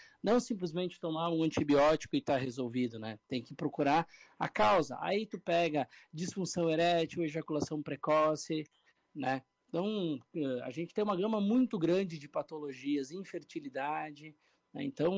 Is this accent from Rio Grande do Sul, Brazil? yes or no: yes; Rio Grande do Sul, Brazil; E nós, como um bom gaúcho, adoramos um churrasquinho, né?